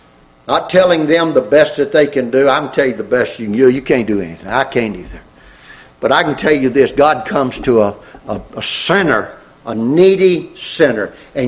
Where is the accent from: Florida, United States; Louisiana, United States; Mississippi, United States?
Louisiana, United States; I remember growing up in Louisiana